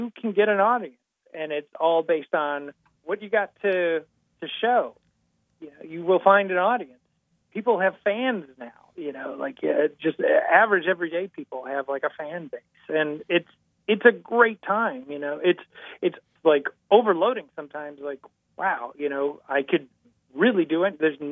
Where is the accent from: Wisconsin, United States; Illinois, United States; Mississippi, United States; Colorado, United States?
Wisconsin, United States; Mayville; When I was growing up in Mayville, Wisconsin, and then eventually went to school at MyAd in Milwaukee, coming out here just seemed like such an impossibility.